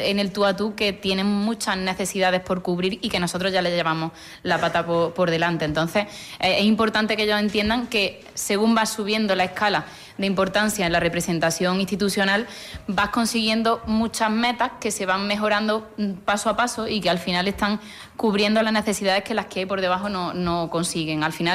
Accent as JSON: {"language": "Spanish", "town": "Cabra", "region": "Andalusia", "country": "Spain", "tie": "born or raised there", "said": "las necesidades que yo tenía en mi pueblo en ese momento, y por suerte pues Cabra lleva mucho tiempo trabajando en materia de juventud"}